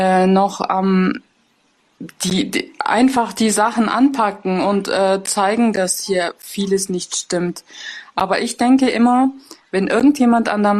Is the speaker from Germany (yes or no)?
yes; Bavaria, Germany; born there; Also ich bin ja selber Türkin. Ich habe einen türkischen Hintergrund. Ich bin in Deutschland geboren, im Allgäu.